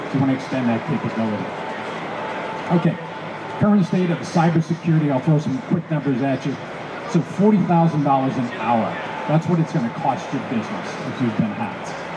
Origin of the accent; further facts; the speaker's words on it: Los Angeles, California, United States; And then in California, I'm from Los Angeles